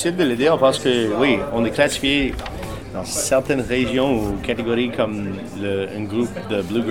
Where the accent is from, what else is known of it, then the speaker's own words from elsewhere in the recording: Saskatchewan, Canada; On vient de la Saskatchewan.